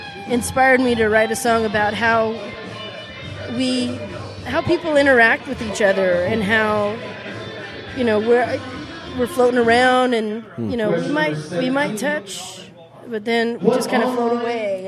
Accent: Prescott, Arizona, United States; also born or lived in Atlanta; I'm actually from here, from Prescott.

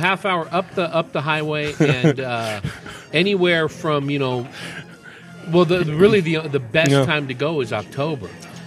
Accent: California, United States; There was a couple places in the East Bay where I grew up in California.

